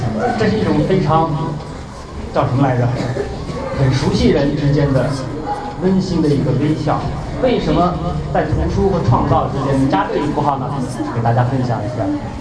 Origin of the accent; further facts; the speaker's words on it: Lanzhou, Gansu, China; now in Zhuhai, China; 那我的家乡呢，兰州，离我工作的地方呢，1800公里左右。其实我家乡的离你们还近。